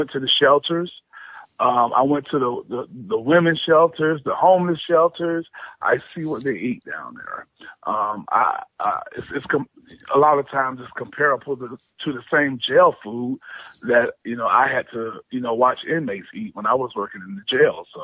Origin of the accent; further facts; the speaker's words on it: Jacksonville, Florida, United States; I travel through my hometown all the time. I see, homeless, and our homeless community is literally more gathered together in the downtown area of Jacksonville, Florida.